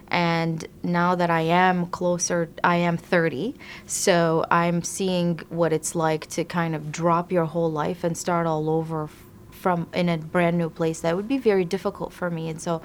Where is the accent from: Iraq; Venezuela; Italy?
Iraq; Baghdad, Baghdad Governorate; now in United States; I am an American, I am Arab, I am from Iraq, I am from Baghdad.